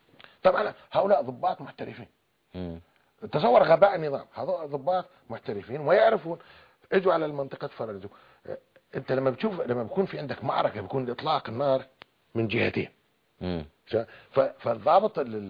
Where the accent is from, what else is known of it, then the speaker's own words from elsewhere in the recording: Daraa, Daraa Governorate, Syria; والله العظيم عندنا في درعا والله ما يعرف حتى أمريكا فين على الخريطة